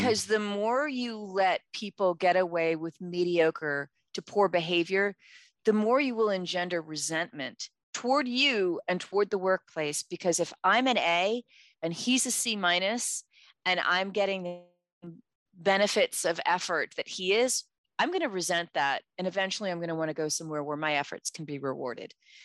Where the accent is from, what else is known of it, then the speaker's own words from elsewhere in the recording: New York City, New York, United States; I just used a cattle reference and I'm from New York City.